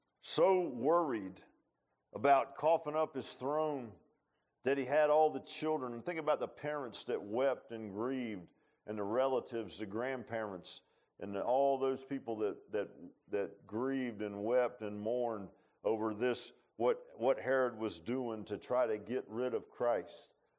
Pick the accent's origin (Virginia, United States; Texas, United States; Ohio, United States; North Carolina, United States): Virginia, United States; Virginia Beach; I grew up in Virginia Beach, so if we were going to have any snow, we had to have the snow in the can.